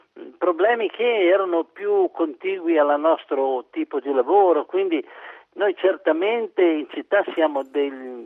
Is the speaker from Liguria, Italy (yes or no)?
yes; Genoa, Liguria, Italy; Io sono di Genova, sì.